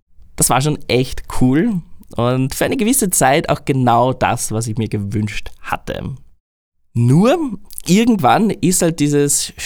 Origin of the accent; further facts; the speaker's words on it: Austria; now in Japan; ob ich denn diesen Podcast dann in Österreich weiterführen werde, als Ösi in Österreich oder wie?